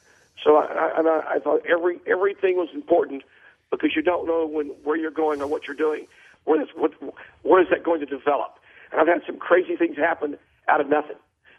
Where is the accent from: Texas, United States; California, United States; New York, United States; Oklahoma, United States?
Texas, United States; Hempstead; When I was growing up in Hempstead, Texas, I dreamed of being a sportscaster on TV in Houston.